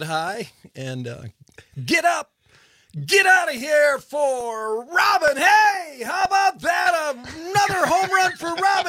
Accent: Wisconsin, United States; I'm a kid from Wisconsin.

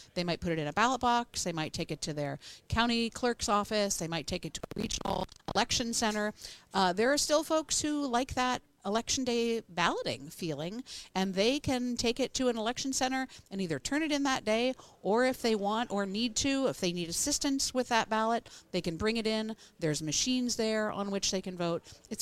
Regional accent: Oregon, United States; I'm from Oregon, where we started voting at home back in 2000.

